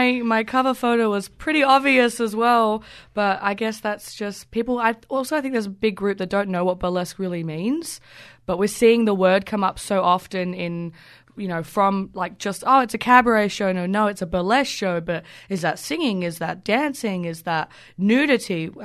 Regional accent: Brighton, South East England, United Kingdom; now in Australia; Now, I come from Brighton in the UK, which is obviously a very lavish kind of, you know, gay pride and an incredible artistic city.

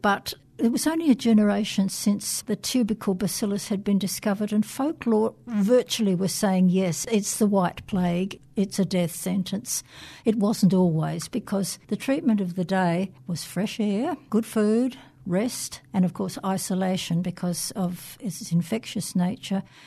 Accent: Western Australia, Australia; I come from Western Australia

